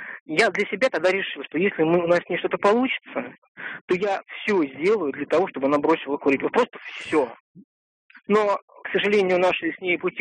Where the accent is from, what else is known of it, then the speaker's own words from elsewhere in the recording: Moscow, Russia; я из Москвы.